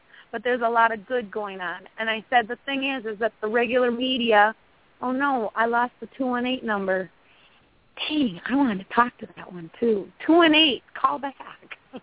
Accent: Minneapolis, Minnesota, United States; moved away as an adult; now in North Dakota, United States; I'm actually from Minneapolis, and I don't know if you know that I'm in the oil fields of North Dakota, and I left Minneapolis

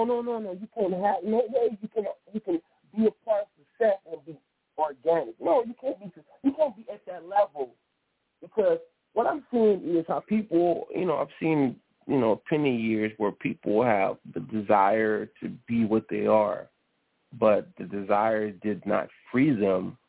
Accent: Richmond, California, United States; but I'm from Richmond, California.

